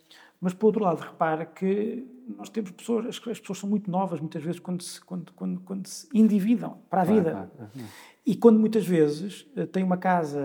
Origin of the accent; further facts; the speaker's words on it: Viseu, Portugal; eu nasci e cresci em Viseu. Ainda vivo lá, no centro, uhum, ainda lá, apesar de durante uma grande parte da semana estar no Porto e também e vir cá pelo menos um dia a Lisboa.